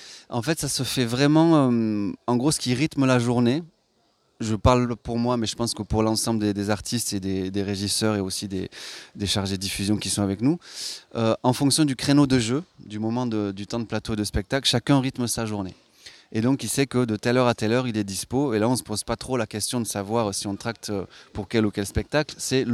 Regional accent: Toulouse, Occitanie, France; Non, la Fabrique Toulousaine, on vient de Toulouse.

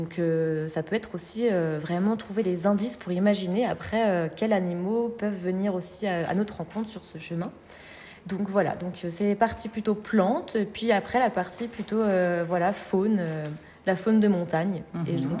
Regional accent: Les Adrets, Auvergne-Rhône-Alpes, France; Pour l'instant, je suis surtout en Belledonne, ouais. Parce que donc, moi, je viens des Adrets, donc un petit village en Belledonne.

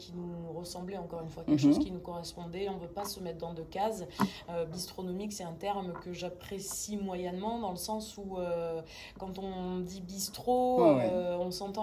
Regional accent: Sarlat-la-Canéda, Nouvelle-Aquitaine, France; Moi, je suis vraiment de Sarlat-la-Canéda, donc là, bon, il va y avoir des gens mécontents, mais ça reste la capitale de la truffe, et donc Périgord noir.

